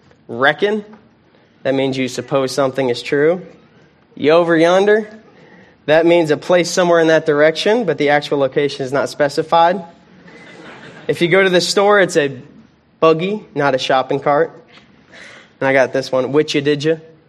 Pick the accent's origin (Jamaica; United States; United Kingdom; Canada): United States; Florida; Growing up in Florida, right, we have different structures.